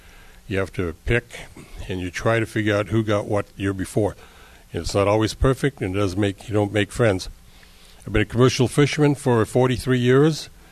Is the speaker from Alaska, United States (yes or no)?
yes; Haines, Alaska, United States; born and raised in Haines. Went to school here, graduated from Haines High in 1965.